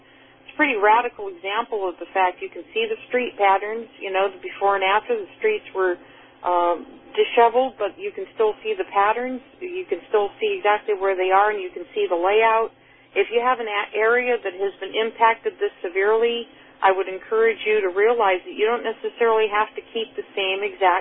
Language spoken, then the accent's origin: English; Chula Vista, California, United States; now in San Diego, United States; Chula Vista happens to be my hometown. I live in San Diego. My business is in San Diego. I actually grew up in Chula Vista, went to Chula Vista High School.